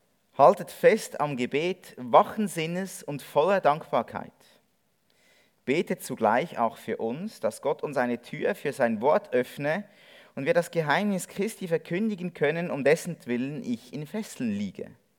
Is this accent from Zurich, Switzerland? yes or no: yes; Zurich, Switzerland; now in Interlaken, Switzerland; Und wenn ihr vermutlich meiner Stimme an schnell rausgehört habt, komme ich aber nicht aus dem Berner Oberland, sondern ich komme aus einem anderen Oberland, nämlich aus dem Zürich Oberland. Wir sind jetzt als Familie 3 Jahre in Interlaken.